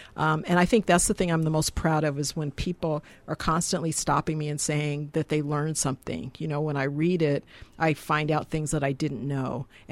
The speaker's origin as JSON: {"language": "English", "town": "Spokane", "region": "Washington", "country": "United States", "tie": "born or raised there", "said": "And so, you know, Spokane is basically my hometown. And so I know a lot of people here because I grew up here."}